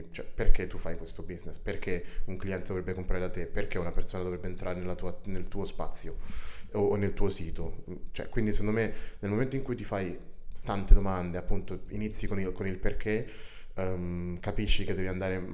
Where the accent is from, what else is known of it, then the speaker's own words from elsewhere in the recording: Latina, Lazio, Italy; also born or lived in London; io sono nato a Londra in realtà, però sono cresciuto a Latina, quindi vicino Roma